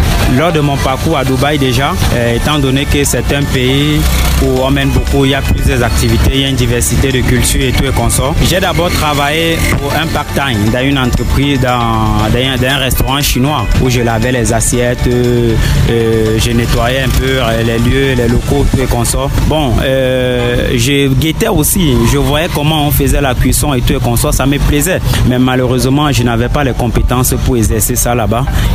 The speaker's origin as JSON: {"language": "French", "country": "Cameroon", "tie": "born or raised there", "said": "Alors, je suis rentré dans mon pays natal, qui est le Cameroun, bien sûr."}